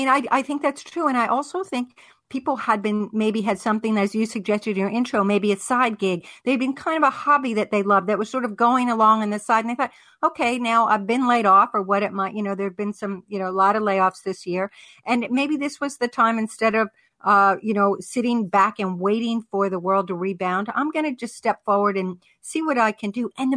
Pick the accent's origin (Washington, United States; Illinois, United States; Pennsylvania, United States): Pennsylvania, United States; Pittsburgh; I love these guys in Pittsburgh, you know, Pennsylvania started that, and that is actually my hometown.